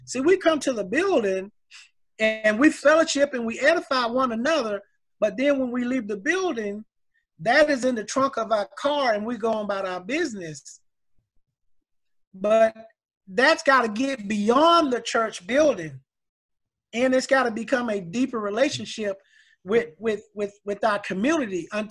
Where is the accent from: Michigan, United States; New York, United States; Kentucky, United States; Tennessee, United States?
Tennessee, United States; Nashville; I grew up in South Nashville Projects, and I don't mind telling people that. And my wife's father didn't want us to get married because of where I was from.